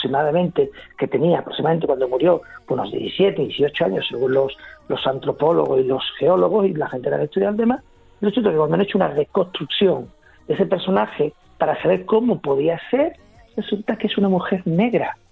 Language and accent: Spanish; Andalusia, Spain; Yo soy andaluz, es decir, yo me siento muy orgulloso de toda la trayectoria de la historia